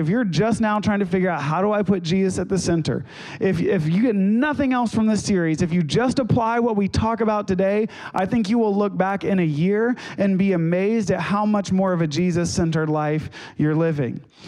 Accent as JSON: {"language": "English", "region": "Ohio", "country": "United States", "tie": "born or raised there", "said": "I grew up in Ohio, and we lived in a small town, and they were a small town committed to being a small town."}